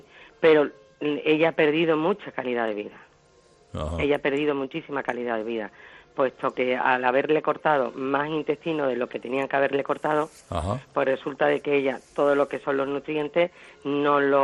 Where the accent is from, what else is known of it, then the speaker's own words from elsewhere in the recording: Málaga, Andalusia, Spain; Nosotros somos de Málaga.